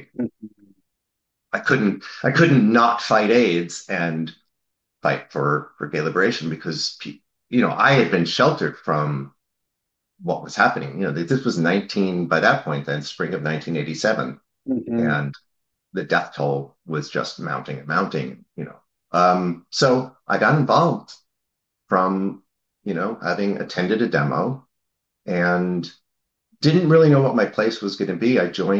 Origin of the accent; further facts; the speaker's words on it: New Jersey, United States; I went to school in New Jersey, I grew up in New Jersey, close to New York City